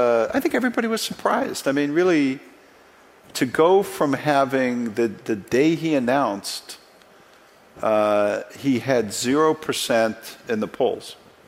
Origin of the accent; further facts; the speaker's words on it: Cincinnati, Ohio, United States; I grew up in Cincinnati, Ohio, which is a very conservative town.